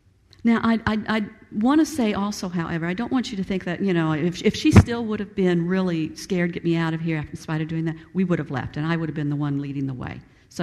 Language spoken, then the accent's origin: English; Tampa, Florida, United States; I come from Tampa, and you may or may not know that MacDill Air Force Base in Tampa is